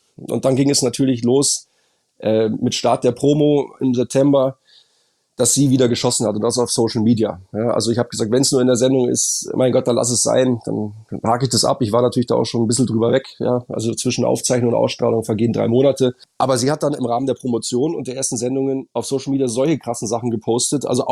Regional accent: Munich, Bavaria, Germany; now in Brandenburg, Germany; Ich komme ursprünglich aus München, lebe aber in Brandenburg.

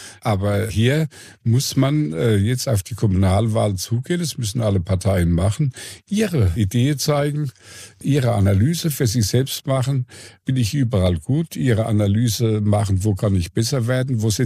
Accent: Bavaria, Germany; als Deutsche, als Bayern

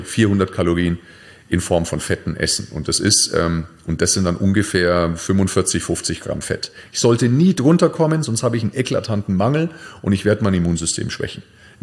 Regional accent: Nuremberg, Bavaria, Germany; ich komme ja aus Nürnberg, Nürnberger Bratwurst finde ich sensationell

